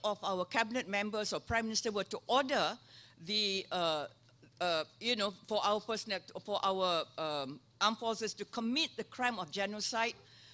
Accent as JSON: {"language": "English", "country": "Malaysia", "said": "I was there as a Malaysian ambassador"}